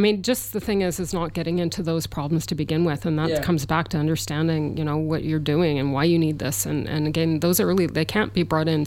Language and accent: English; Canada; I grew up in Canada.